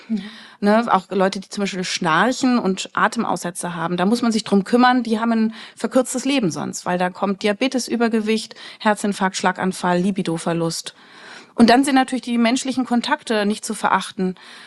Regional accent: Berlin, Germany; ich komme aus Berlin

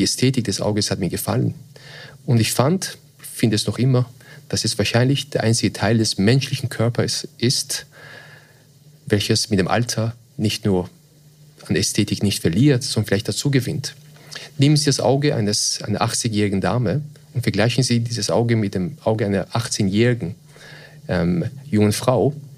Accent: Vienna, Austria; moved away as an adult; now in Switzerland; ich bin zwar gebürtiger Wiener, Österreicher, aber meine Eltern sind beide Perser aus dem Iran. Ich bin in Wien aufgewachsen, habe mein Medizinstudium in Wien begonnen und dann aber in Lausanne, die Schweiz, beendet.

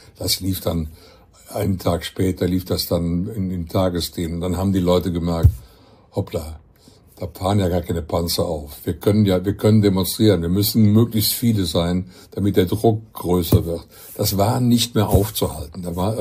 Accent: West Germany, Germany; wo man auch als Wessi sich reinversetzen kann

